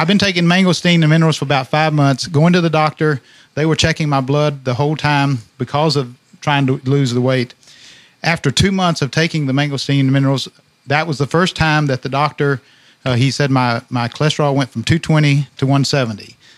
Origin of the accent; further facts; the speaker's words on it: Bloomington, United States; from Bloomington.